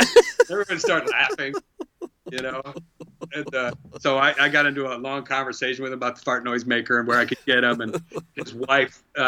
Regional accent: Ohio, United States; I was a Boy Scout and I'm originally from Ohio. So they kind of make you learn how to shoot guns.

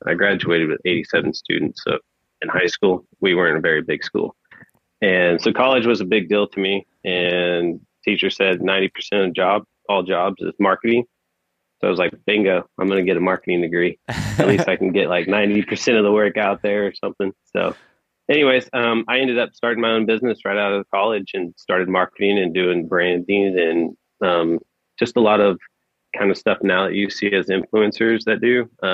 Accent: Oklahoma, United States; I'm born and raised in Oklahoma. I've been hunting white-tailed deer since I was 12.

